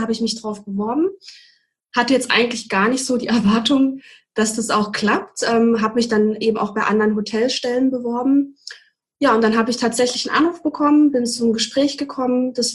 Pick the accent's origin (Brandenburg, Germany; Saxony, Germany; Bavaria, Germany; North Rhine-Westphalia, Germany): Brandenburg, Germany; now in Heidelberg, Germany; ich komme ganz ursprünglich aus Brandenburg. Und bin jetzt in Heidelberg, jetzt muss ich kurz überlegen, 2010, ja, also jetzt 10 Jahre. Und habe davor 3 Jahre in Freiburg oder bei Freiburg in einem kleineren Dorf